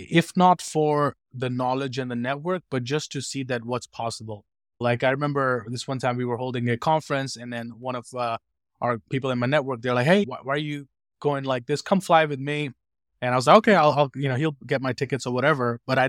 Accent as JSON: {"language": "English", "country": "India", "tie": "born or raised there", "said": "I grew up as an introvert. I grew up in India and conservative background."}